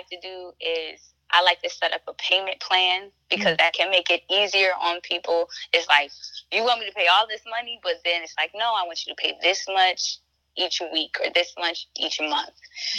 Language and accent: English; Baltimore, Maryland, United States; So for me, I'm a Black woman and I'm from Baltimore.